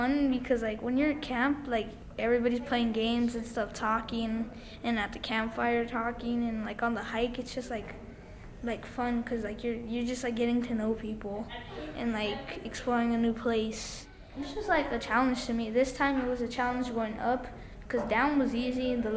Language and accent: English; Tucson, Arizona, United States; I'm from Tucson, Arizona.